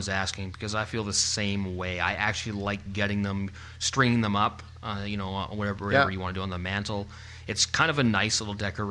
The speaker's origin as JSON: {"language": "English", "town": "Vancouver", "region": "British Columbia", "country": "Canada", "tie": "born or raised there", "said": "Like, this represents to me what it was like growing up in Vancouver in the fall."}